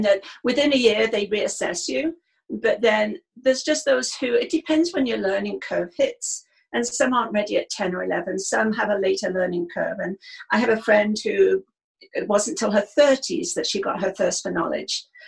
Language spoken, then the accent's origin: English; England, United Kingdom; But growing up in England with that, it's very much about labels and finding where you fit